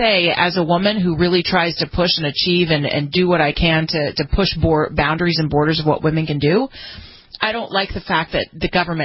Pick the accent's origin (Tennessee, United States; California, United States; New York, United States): California, United States; in my home state of California, they just passed a piece of legislation